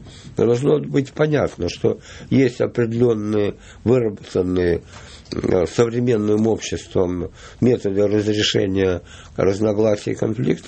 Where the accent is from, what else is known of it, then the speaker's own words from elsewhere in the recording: Odesa, Odesa Oblast, Ukraine; У меня на родине, в Одессе, были разговоры, что могут начать говорить.